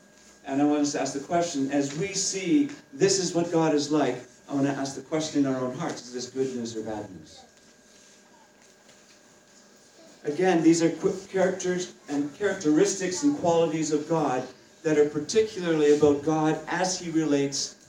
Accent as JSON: {"language": "English", "country": "Canada", "said": "I'm from Canada, so I read the Canadian news."}